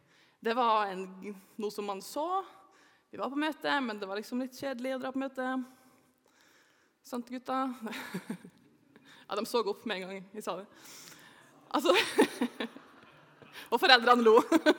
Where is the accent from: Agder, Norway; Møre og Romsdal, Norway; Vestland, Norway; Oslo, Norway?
Møre og Romsdal, Norway; Molde; Jeg kommer fra Molde.